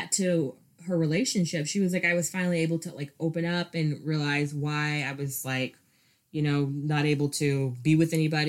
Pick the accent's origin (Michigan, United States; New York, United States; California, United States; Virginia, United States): New York, United States; Ramona, I'm from New York. You know, I'm tough.